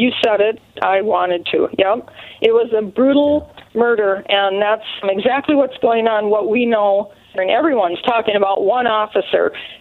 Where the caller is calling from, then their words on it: St. Michael, Minnesota, United States; Hi, I'm calling from Minnesota with more clarification of the brutal murder of Mr. Floyd.